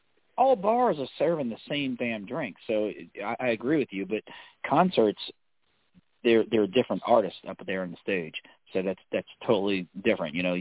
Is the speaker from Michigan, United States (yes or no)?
no; New Orleans, Louisiana, United States; So I'm from New Orleans. There's a band in New Orleans that everybody loves